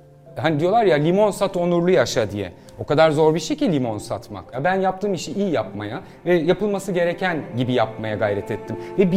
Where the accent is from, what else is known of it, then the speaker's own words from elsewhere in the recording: Ankara, Turkey; Ben Ankara'da doğdum, büyüdüm. Tabii. Ankara'da doğdum, büyüdüm. Ve mesleğe ilk Ankara'da başladım. Muhabirlik yaptım 10-12 yıl Ankara'da. Adım adım bütün sokaklarını gezdim.